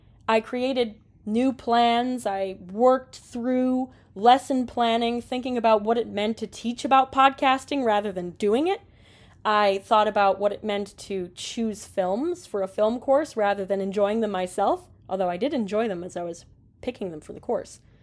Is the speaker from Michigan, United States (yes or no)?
yes; Dearborn, Michigan, United States; That's a term I didn't have when I was growing up in Michigan. I grew up in Dearborn, Michigan.